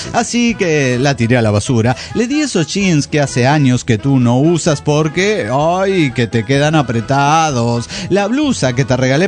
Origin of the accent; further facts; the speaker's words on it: Pachuca, Hidalgo, Mexico; de Pachuca, Hidalgo, México.